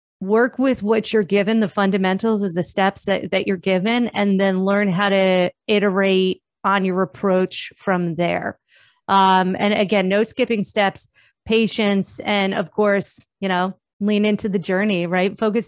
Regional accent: New Jersey, United States; I'm from Jersey. I'm like one big explicit like stamp should just be on my forehead.

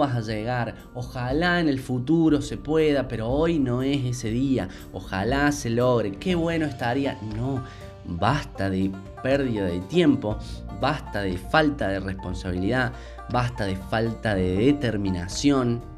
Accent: Argentina; En mi país, en Argentina, tenemos una suerte de cultura de la crisis

